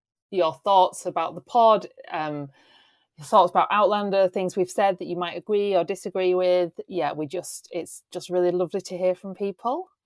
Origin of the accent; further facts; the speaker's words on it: England, United Kingdom; I literally just wrote, the English are bad buggers, and as an English person, I'm allowed to say that.